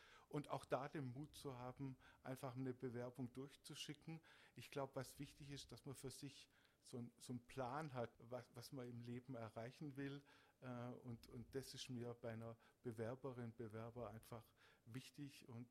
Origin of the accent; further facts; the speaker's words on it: Baden-Württemberg, Germany; Als Schwabe natürlich auch Linsen und Spätzle.